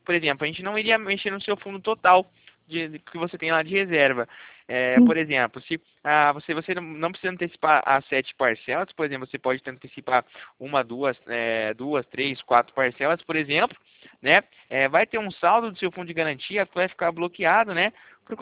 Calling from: Itatiba, São Paulo, Brazil; Eu falo aqui de Itatiba, interiorzinho de São Paulo.

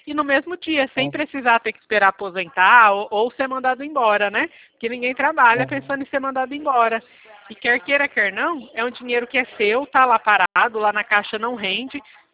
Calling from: São Paulo, Brazil; Eu falo do interior de São Paulo.

